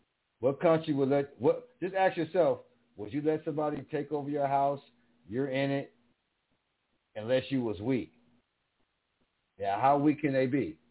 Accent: New York, United States; I'm from New York State. That's a fucking fallacy.

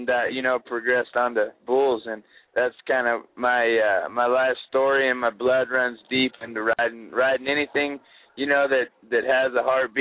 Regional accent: Reno, Nevada, United States; I grew up kind of, I was born and raised in Reno, Nevada, you know, and I grew up fast and hard

